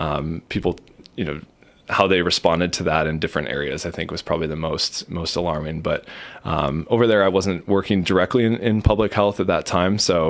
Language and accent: English; Richland Center, Wisconsin, United States; also born or lived in California; I moved back to Richland Center from California, lived out there for 5 years, and was really excited to see this opportunity come up, just to be able to dive right back into my hometown